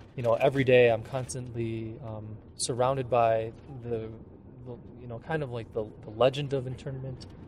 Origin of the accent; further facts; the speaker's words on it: Chicago, Illinois, United States; I'm from Chicago, Illinois.